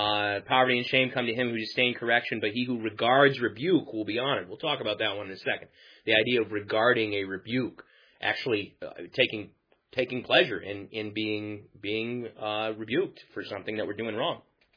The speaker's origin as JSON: {"language": "English", "country": "United States", "said": "amen to that in an American perspective, because as an American, yeah, I sympathize with that."}